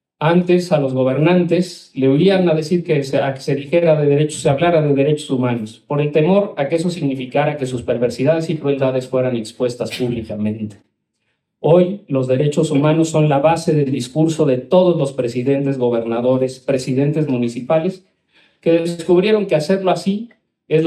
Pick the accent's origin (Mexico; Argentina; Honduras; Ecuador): Mexico; San Miguel Tzinacapan, Puebla; así como lo diríamos allí, de donde somos, de San Miguel Sinacapan, creemos que podemos decirlo mejor.